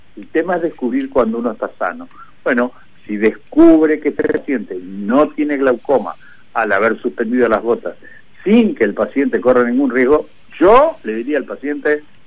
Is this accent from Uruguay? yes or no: yes; Uruguay; vos sabés cómo somos los uruguayos.